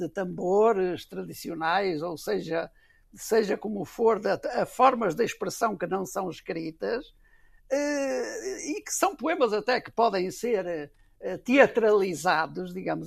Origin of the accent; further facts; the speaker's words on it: Portugal; e digo do nosso caso porque estou em Portugal e sou português